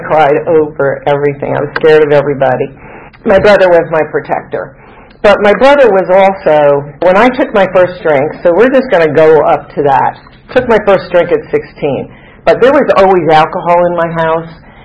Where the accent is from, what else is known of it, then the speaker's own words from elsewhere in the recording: New Jersey, United States; I grew up in New Jersey. Now, we took the bus. Hey, New Jersey, all right. I am a Yankee.